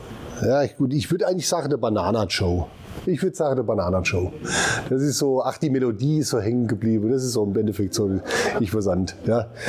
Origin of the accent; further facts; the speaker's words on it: Ammerbach, Germany; ich bin gebürtig aus der Region, aus Ammerbach, nicht weit von hier.